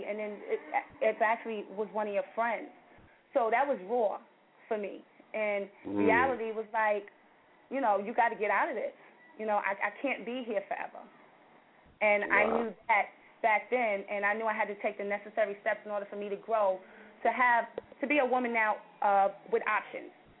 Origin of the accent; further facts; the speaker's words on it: New York City, New York, United States; living in Harlem, which is where I come from East River to 132nd and Madison, Lincoln, you know, now I'm up here in the Polo Grounds.